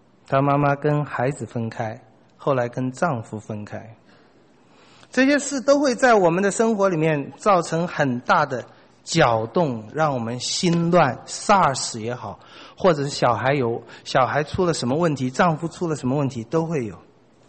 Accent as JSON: {"language": "Chinese", "country": "China", "said": "我们中国人如果不讲长寿富贵啊，好像实在就是很倒霉。"}